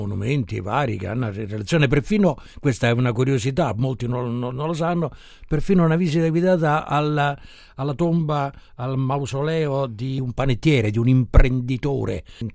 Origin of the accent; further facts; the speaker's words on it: Rome, Lazio, Italy; Si potrebbe dire, potrei dire, da romano che rivinsero i nostri